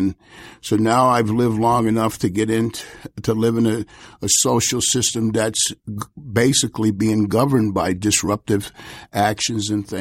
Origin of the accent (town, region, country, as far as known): Washington, District of Columbia, United States; born or raised there